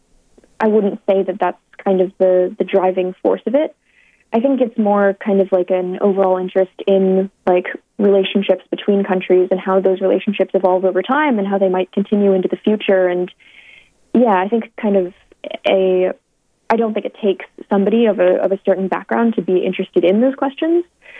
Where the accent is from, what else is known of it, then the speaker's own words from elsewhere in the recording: United States; Yeah, so I'm half Chinese and half Irish. My parents were immigrants. I'm American.